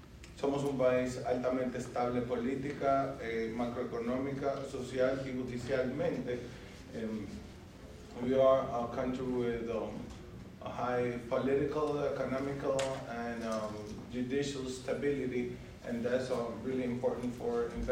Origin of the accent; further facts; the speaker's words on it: Dominican Republic; Básicamente eso es lo que compone lo que somos como dominicanos